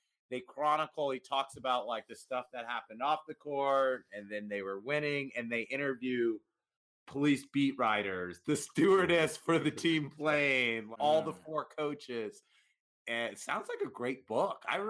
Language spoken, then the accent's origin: English; California, United States; now in Los Angeles, United States; No, I grew up in the Bay Area, so I'm a Warriors fan. I live in LA now.